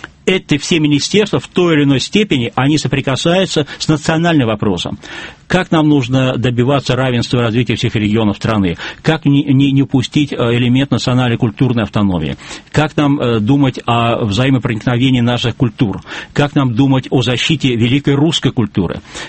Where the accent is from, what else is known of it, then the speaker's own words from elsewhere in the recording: Saint Petersburg, Russia; И школьник, учащийся в Москве или Петербурге, в моем родном городе